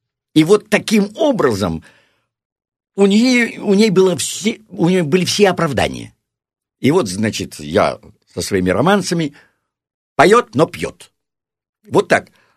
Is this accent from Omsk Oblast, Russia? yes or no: yes; Omsk, Omsk Oblast, Russia; Ну, во-первых, мы из Омска оба.